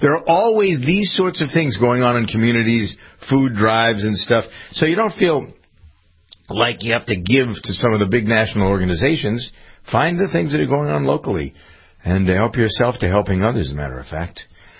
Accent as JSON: {"language": "English", "town": "Framingham", "region": "Massachusetts", "country": "United States", "tie": "born or raised there", "said": "there's a young woman from my hometown of Framingham"}